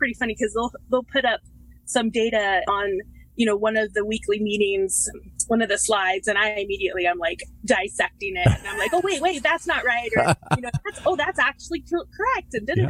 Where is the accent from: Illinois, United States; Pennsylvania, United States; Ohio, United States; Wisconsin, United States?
Ohio, United States; Well, I'm from Ohio.